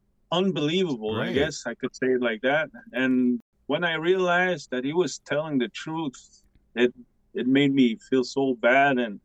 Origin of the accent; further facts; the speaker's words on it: Pikogan, Quebec, Canada; I'm from Picogon, Canada. I am Algonquin and Cree mixed.